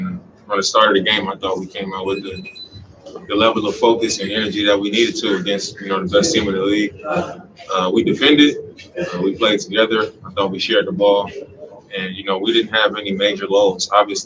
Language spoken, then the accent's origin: English; Oakland, California, United States; my hometown was... East Oakland was being represented in the arena